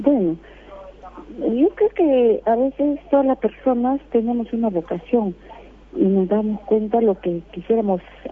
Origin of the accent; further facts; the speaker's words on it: Amazon jungle, Peru; yo soy de la región de la selva, acá en mi país, Perú. Tenemos pues 3 regiones, ¿no? Costa, Sierra y Selva. Yo soy de la selva. Entonces, yo nací en plena selva amazónica y luego salimos de nuevo a la ciudad.